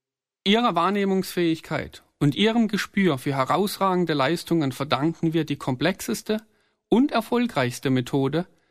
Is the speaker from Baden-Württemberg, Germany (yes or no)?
yes; Freiburg im Breisgau, Baden-Württemberg, Germany; in meiner Heimatstadt Freiburg im Breisgau.